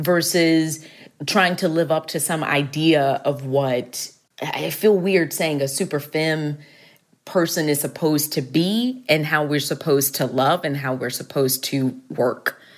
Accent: Dallas, Texas, United States; I think that it took me much longer to come out because I'm from Dallas, Texas.

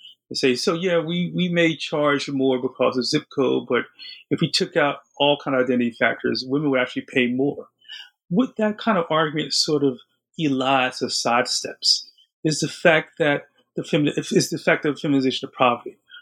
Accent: New Jersey, United States; I'm from New Jersey. My family is from New Jersey.

